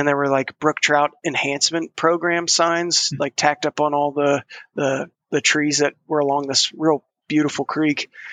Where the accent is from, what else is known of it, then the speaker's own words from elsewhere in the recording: Pennsylvania, United States; we just grew up in like Western PA coal region.